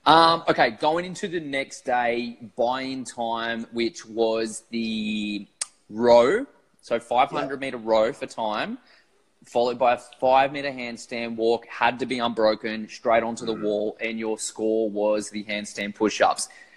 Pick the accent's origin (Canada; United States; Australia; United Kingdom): Australia; being Australian